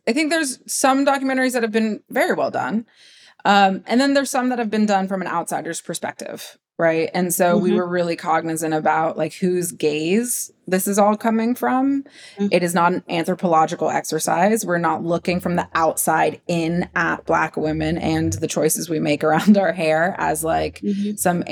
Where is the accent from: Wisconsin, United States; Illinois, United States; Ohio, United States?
Ohio, United States; Midwesterners. I'm from Ohio.